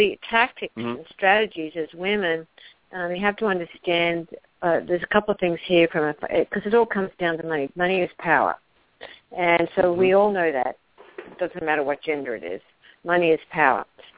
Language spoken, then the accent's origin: English; Australia; I grew up in Australia playing boys and girls all together.